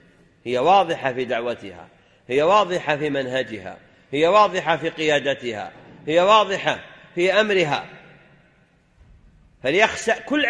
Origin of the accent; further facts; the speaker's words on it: Saudi Arabia; بلادنا المملكة العربية السعودية